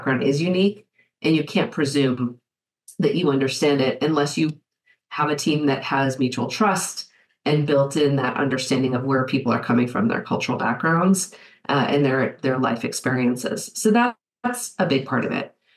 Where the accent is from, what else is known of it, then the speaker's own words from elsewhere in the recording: Kyiv, Ukraine; You know, if I don't tell you, you don't know I'm from Kiev, right? It's not obvious, but there's this whole background and whole life experience that I carry with me